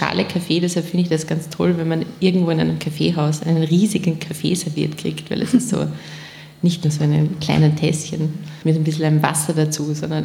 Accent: Nenzing, Vorarlberg, Austria; Wir sind zwar im Land aufgewachsen und sagen wir es mal so, in Nenzing in Österreich, in Vorarlberg, da ist alles irgendwie sehr ordentlich. Meistens alle katholisch

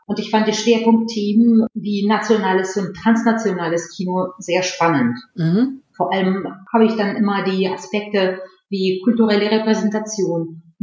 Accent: Russia; first language Russian; German is a second language; Wie auch schon meinem Namen wahrscheinlich rauszuhören ist, komme ich ursprünglich aus Russland und meine Muttersprache ist Russisch, die ich auch wunderbar beherrsche.

